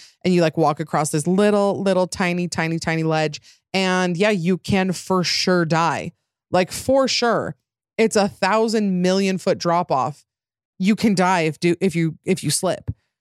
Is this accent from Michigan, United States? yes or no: no; Utah, United States; accent: Utah; Wow, my Utah accent came out there.